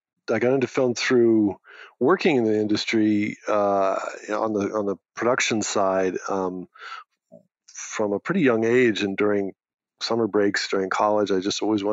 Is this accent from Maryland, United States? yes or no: no; Hanover, New Hampshire, United States; So I grew up in New Hampshire in the U.S., Hanover, New Hampshire, which is home to Dartmouth College, which is a small town.